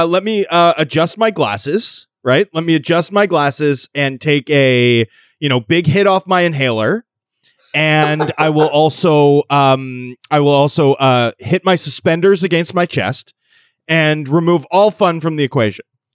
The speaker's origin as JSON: {"language": "English", "town": "Vancouver", "region": "British Columbia", "country": "Canada", "said": "I'm still a Vancouverite."}